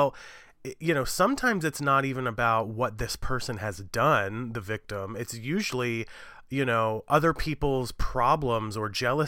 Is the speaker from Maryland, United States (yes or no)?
yes; Maryland, United States; now in New York, United States; oh, you know, I'm from Western Maryland. I don't have New York sensibilities.